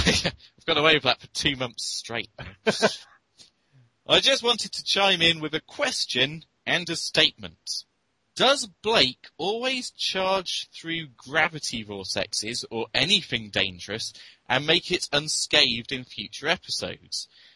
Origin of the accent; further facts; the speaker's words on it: United Kingdom; I am being British, if it's fair to say.